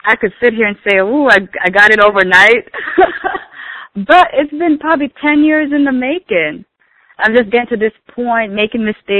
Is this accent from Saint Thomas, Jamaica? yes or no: no; Mandeville, Manchester, Jamaica; now in United States; So, I was born in Mandeville, Jamaica